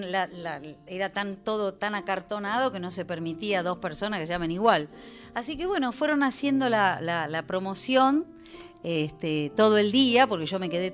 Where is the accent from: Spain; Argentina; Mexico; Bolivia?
Argentina; San Isidro, Buenos Aires Province; born there; yo empecé a cantar, tendría 6-7 años, cantaba folclore, nací en San Isidro